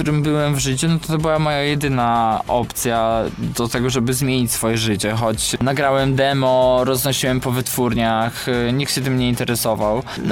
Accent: Subcarpathian Voivodeship, Poland; Pochodzę z małej wsi na Podkarpaciu.

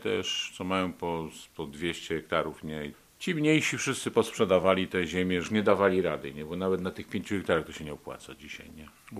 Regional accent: Milicz, Lower Silesian Voivodeship, Poland; Ja pochodzę z Milicza, z diecezji wrocławskiej.

